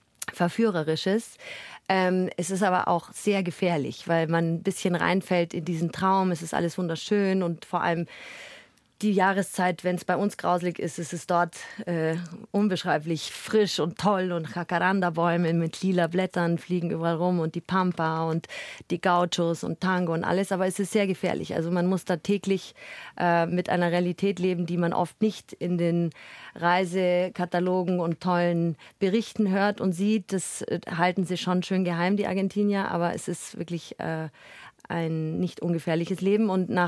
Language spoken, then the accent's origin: German; Augsburg, Bavaria, Germany; also born or lived in Memmingen / Babenhausen; Also ich bin in Memmingen geboren und zwischen Augsburg und Babenhausen aufgewachsen, war auch in Augsburg im Kindergarten und in der Grundschule in Göggingen und dann im Gymnasium in Neuses.